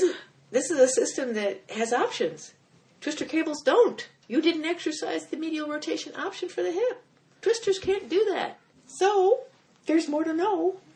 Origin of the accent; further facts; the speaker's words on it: Germany; because I'm German and I was born in November 4th.